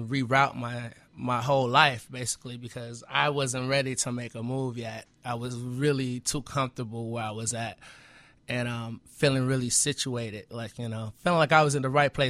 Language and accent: English; Harvey, Illinois, United States; Harvey, Illinois, yeah. I'm from Harvey, Illinois. I went to Northern Illinois University. Then I went to Southern University in Baton Rouge. That's what got me to Louisiana